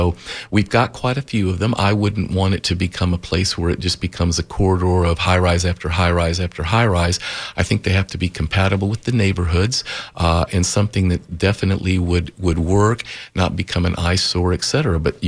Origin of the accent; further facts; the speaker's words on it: Tampa, Florida, United States; as a young person growing up in Tampa from, I believe, 1954